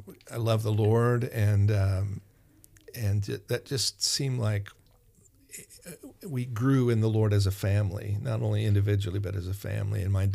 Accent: Mattoon, Illinois, United States; And all those farmers would come to my hometown, Mattoon, Illinois, to buy their tractor or their car

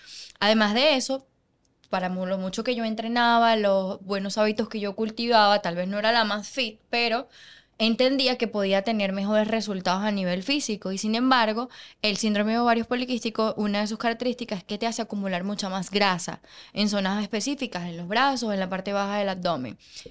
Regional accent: Venezuela; moved away; Y estando en mi país, bueno, la crisis, todo lo que ocurre en Venezuela

